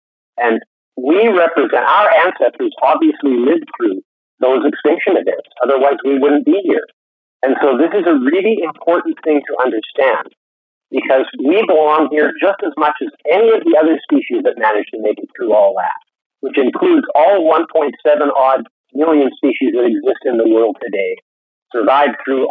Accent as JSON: {"language": "English", "region": "British Columbia", "country": "Canada", "said": "I'm from Vancouver Island. A lot of it ended up on our beaches."}